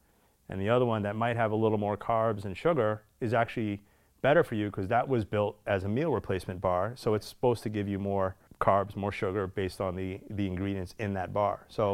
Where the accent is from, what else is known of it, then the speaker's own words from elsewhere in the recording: New Jersey, United States; I grew up in New Jersey. There's a donut shop down there called Glazed Donuts.